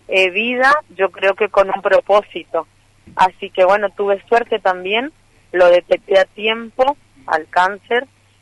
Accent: Jardín América, Misiones, Argentina; Yo soy de Jardín América

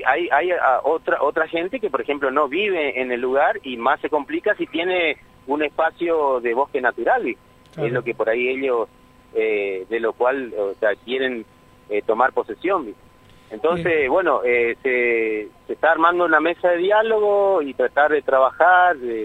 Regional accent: Argentina; somos argentinos y creo que tenemos los mismos derechos que todos los ciudadanos del país

